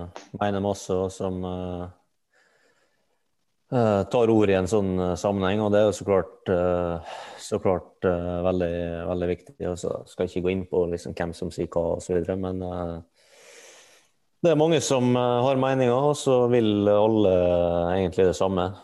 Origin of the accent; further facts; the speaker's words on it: Fræna, Møre og Romsdal, Norway; Jeg kommer jo fra Fræna, et folkeslag som er vanvittig jordnært kontra veldig mange andre.